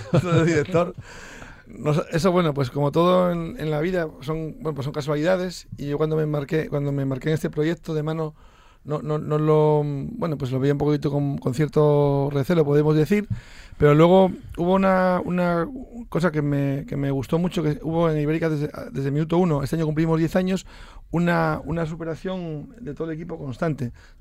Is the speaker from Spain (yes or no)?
yes; Asturias, Spain; nuestro paisano, asturiano también, creo que es el proyecto más importante que hay.